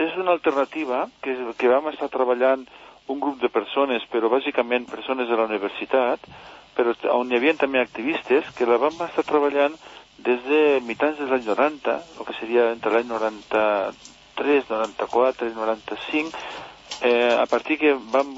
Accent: Tortosa, Catalonia, Spain; vaig tornar cap a Tortosa, que jo soc de Tortosa

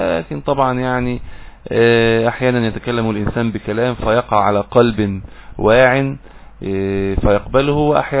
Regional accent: Egypt; يعني سداح مداح زي ما بنقول عندنا في مصر

